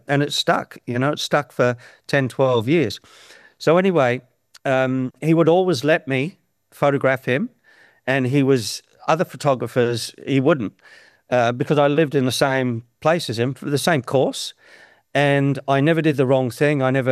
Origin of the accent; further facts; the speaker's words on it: New South Wales, Australia; The fact that I'm Australian, and particularly this part of Australia, which is God's country, working class. I'm looking over Newcastle Harbour now.